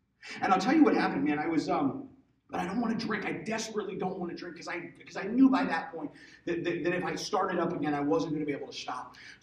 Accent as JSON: {"language": "English", "region": "Texas", "country": "United States", "tie": "born or raised there", "said": "I'm a big boy. I come up from Texas. I love barbecue brisket."}